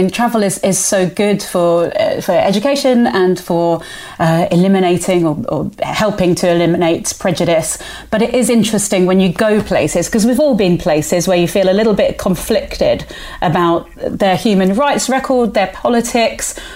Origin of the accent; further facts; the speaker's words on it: Andalusia, Spain; I grew up on the Costa del Sol, and Torremolinos was apparently a beautiful place back in the...